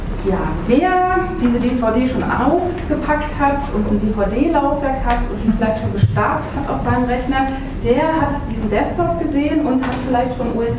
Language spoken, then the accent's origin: German; Bonn, North Rhine-Westphalia, Germany; ich komme aus Bonn